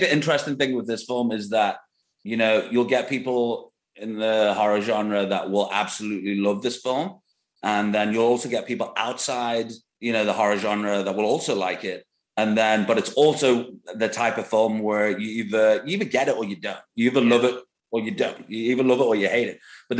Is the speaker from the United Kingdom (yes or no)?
yes; England, United Kingdom; so in like the late 80s, early 90s, growing up in England